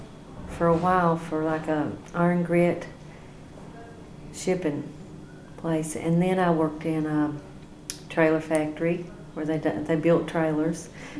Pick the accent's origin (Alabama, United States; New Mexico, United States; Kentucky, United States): Kentucky, United States; But my mom and dad always lived in Breathitt County. And I lived on Frozen. It was called Frozen.